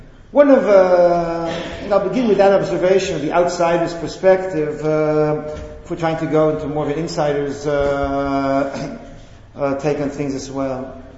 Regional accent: Israel; I'm an outsider because I come from Eretz Yisrael, and Eretz Yisrael has its own set of problems and its own issues

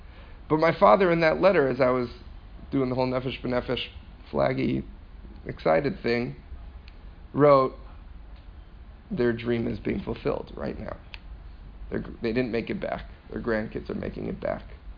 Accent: New Jersey, United States; now in Israel; I grew up in New Jersey and parents were extremely Zionistic, but not to the point where there was any talk about moving here.

